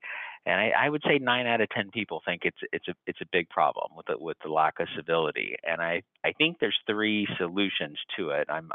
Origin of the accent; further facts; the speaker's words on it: Orlando, Florida, United States; also born or lived in Tennessee; No, I was born in Tennessee and then grew up in Orlando, Florida.